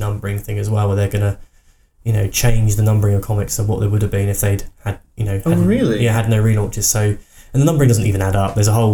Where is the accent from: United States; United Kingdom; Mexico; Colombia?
United Kingdom; Bournemouth, South West England; I was chatting to a comic book store owner when I went back to my hometown in Bournemouth recently.